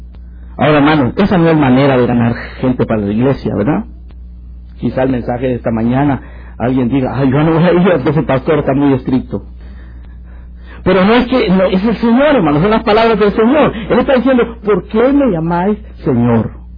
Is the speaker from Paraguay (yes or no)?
no; Guatemala; Recuerdo que ahora que estuve en mi país, en Guatemala, hace relativamente poco tiempo